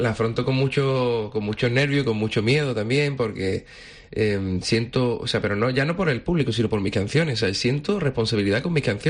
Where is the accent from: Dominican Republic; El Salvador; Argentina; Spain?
Spain; Cádiz, Andalusia; now in Madrid, Spain; yo pues soy de Cádiz, que vivo en Madrid desde hace tiempo, que mi vida, mi pueblo, la forma de ver la vida mía.